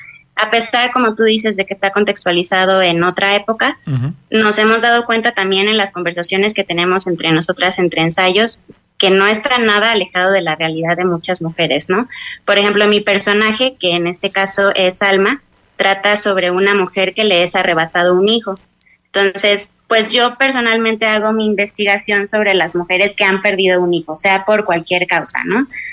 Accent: Mexico; 3 de ellas son españolas y las tres restantes somos mexicanas.

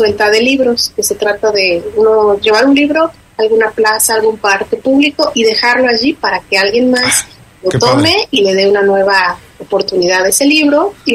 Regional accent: Mexico; Y como cultura, como mexicanos, no tenemos esta cultura de escribir, por ejemplo, un diario, ¿no?

